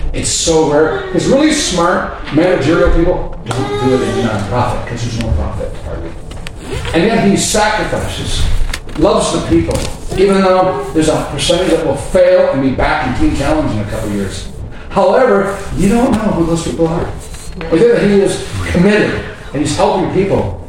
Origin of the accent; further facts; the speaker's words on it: Osage Beach, Missouri, United States; I'm from Osage Beach, like the lady says, and I'm from the county